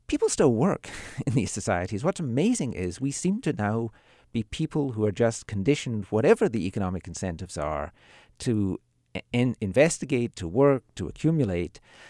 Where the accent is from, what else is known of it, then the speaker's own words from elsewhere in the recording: Glasgow, Scotland, United Kingdom; I come from Glasgow, so I know all about that.